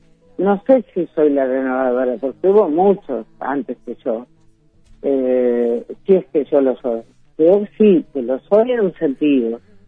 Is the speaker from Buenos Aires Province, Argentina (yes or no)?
no; Entre Ríos, Argentina; tal vez recordando en mi infancia en Entre Ríos, donde recalábamos siempre en la banda oriental, como se decía o como se dice.